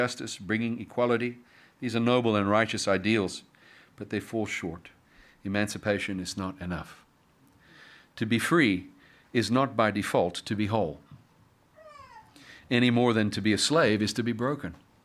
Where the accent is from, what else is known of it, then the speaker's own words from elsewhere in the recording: Massachusetts, United States; And we said, we come from Cape Cod.